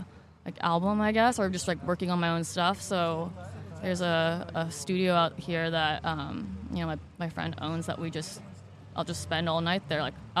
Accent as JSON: {"language": "English", "town": "Davis", "region": "California", "country": "United States", "tie": "born or raised there", "said": "Yeah, I grew up here. Went to Davis High School, Holmes Junior High, Valley Oak when it used to be a school."}